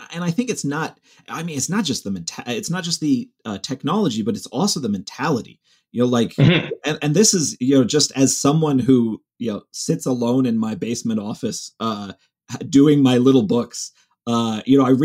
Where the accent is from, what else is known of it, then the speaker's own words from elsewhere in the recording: Cleveland, Ohio, United States; I grew up in Cleveland, so Midwest town